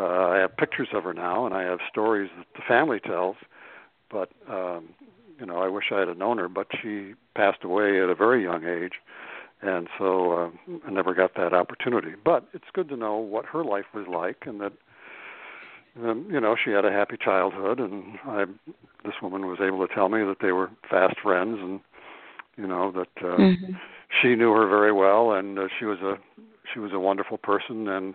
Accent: Detroit, Michigan, United States; born there; and I was born here in Detroit, and then she went back to the Upper Peninsula

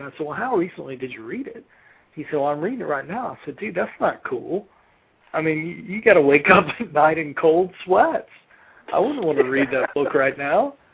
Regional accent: Louisiana, United States; because I'm from Louisiana. I didn't want to step on any Yankee toes there.

